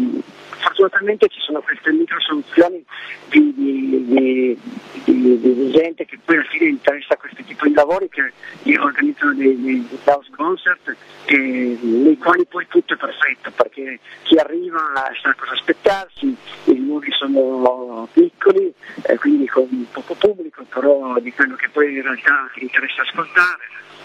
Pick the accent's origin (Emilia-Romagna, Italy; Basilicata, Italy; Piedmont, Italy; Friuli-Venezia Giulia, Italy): Piedmont, Italy; E partiamo ovviamente sempre dalle nostre parti. C'è un locale nel Saluzzese, in provincia di Cuneo